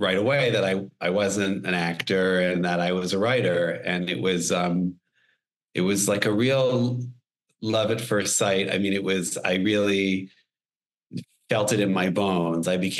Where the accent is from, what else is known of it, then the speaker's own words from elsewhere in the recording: Toronto, Ontario, Canada; I grew up in Toronto and I went to the high school for the performing arts and I was a drama major.